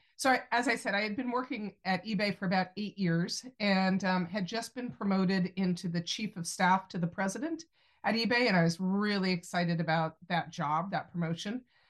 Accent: California, United States; also born or lived in New York City / Boston; I grew up in California, though moved to the East Coast for about 12 years, during which time I lived in New York City, I lived up in Boston

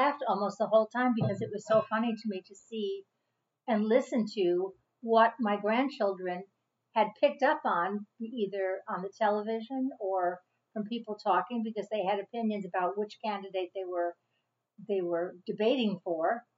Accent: Brooklyn, New York, United States; born there; I was born in Brooklyn, New York on October 18th, 1949.

